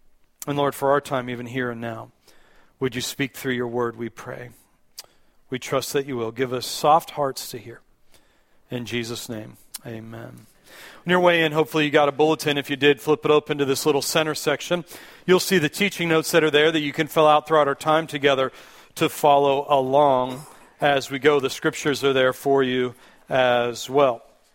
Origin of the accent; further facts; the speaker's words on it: Pittsburgh, Pennsylvania, United States; because I'm from Pittsburgh, which is where Heinz originated from.